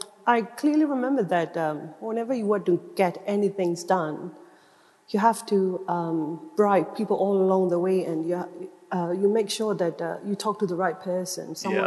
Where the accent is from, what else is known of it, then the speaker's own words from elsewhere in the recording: Yangon, Yangon Region, Myanmar; English is a second language; Oh, it's in Rangoon.